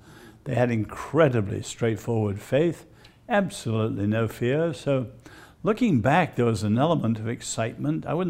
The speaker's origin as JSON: {"language": "English", "region": "Henan", "country": "China", "tie": "born or raised there", "said": "Well, I was born in China, and we lived in north central China in the Henan province."}